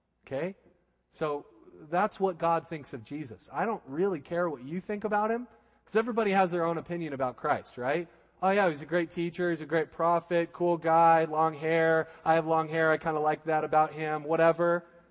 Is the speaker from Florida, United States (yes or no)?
no; Albuquerque, New Mexico, United States; I was born and raised in the Southwest, in Albuquerque. And so this is kind of like my home, and I get pretty used to life here in the Southwest.